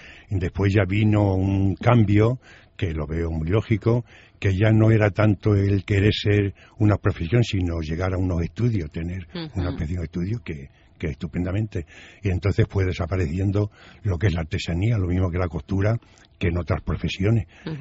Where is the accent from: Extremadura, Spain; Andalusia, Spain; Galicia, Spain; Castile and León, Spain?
Extremadura, Spain; Cáceres; born there; de ser extremeño, nacido precisamente en Cáceres.